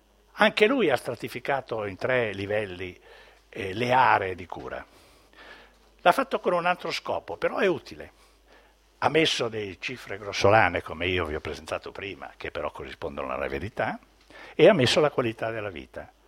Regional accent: Lombardy, Italy; io vengo dalla Lombardia, sono orgoglioso di avere dirigenti di questo genere

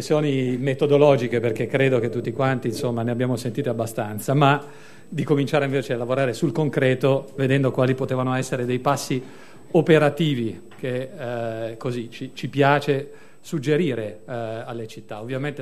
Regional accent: Genoa, Liguria, Italy; E io lì, da genovese, ho detto

